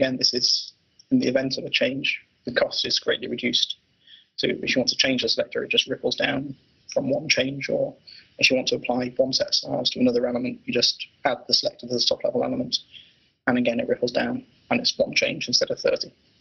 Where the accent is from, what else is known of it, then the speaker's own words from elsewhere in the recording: Wales, United Kingdom; born there; I was born in Wales in 1989.